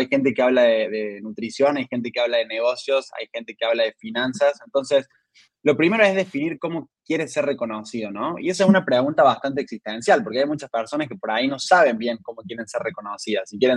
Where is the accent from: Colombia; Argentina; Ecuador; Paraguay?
Argentina; Córdoba; soy de Argentina. No soy de Buenos Aires. Soy de la segunda ciudad más grande del país, que se llama Córdoba. Pero estoy muy cerca de Buenos Aires.